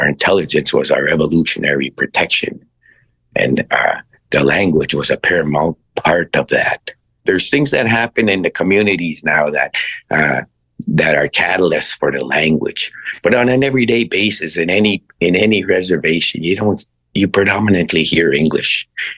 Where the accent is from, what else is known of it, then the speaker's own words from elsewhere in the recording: Canada; I'm from the Satellite Cree Nation